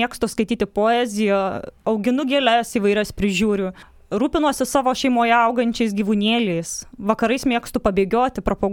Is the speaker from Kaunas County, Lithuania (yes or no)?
yes; Kaišiadorys, Kaunas County, Lithuania; esu iš Kaišiadorių. Esu ištekėjusi, gyvenu kartu su vyru Mindaugu ir dukra Elze.